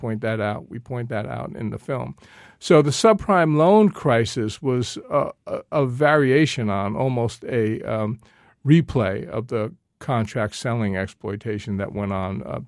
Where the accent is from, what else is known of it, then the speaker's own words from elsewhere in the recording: Montclair, New Jersey, United States; I grew up in Montclair, New Jersey, which is a very progressive town